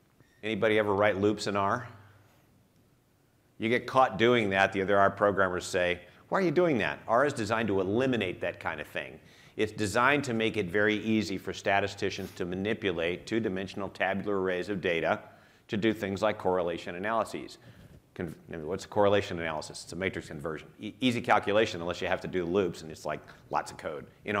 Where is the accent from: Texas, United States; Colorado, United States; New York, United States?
Colorado, United States; I'm from Colorado, I live in Denver, married a Colorado University grad from the business school.